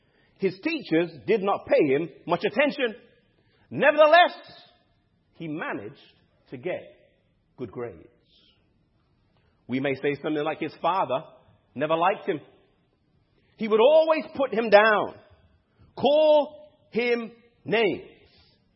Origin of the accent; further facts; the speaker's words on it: England, United Kingdom; now I'm not the greatest English student, even though I'm from England.